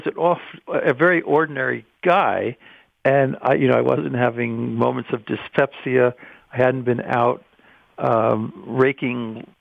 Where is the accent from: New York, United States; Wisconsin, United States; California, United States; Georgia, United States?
New York, United States; When I was a boy, I grew up on Long Island, and I went away to a boarding school in Concord, New Hampshire.